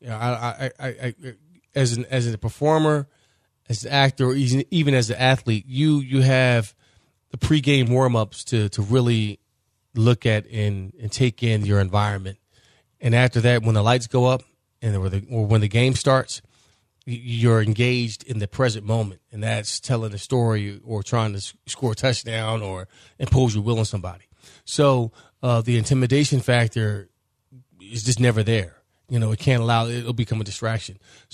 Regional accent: Philadelphia, Pennsylvania, United States; Growing up in Philadelphia as a youngster, my mother forced me to go to Freedom Theater every Saturday in North Philadelphia.

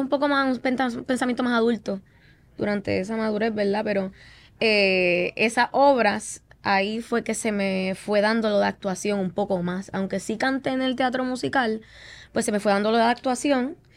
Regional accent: San Juan, Puerto Rico; also born or lived in San Lorenzo; Pues mira, yo sí he estado en varios sitios de Puerto Rico, ¿verdad? Me crié en San Juan.

